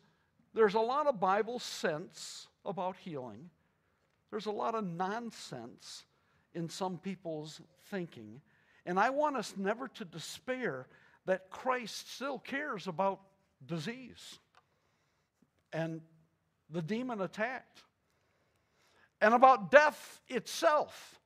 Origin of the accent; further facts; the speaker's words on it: Pontiac, Michigan, United States; I grew up in Pontiac